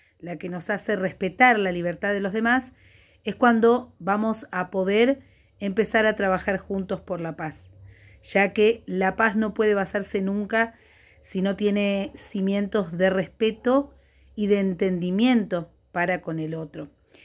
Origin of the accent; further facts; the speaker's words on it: General de Valle, Córdoba, Argentina; soy de General de Valle, provincia de Córdoba, República Argentina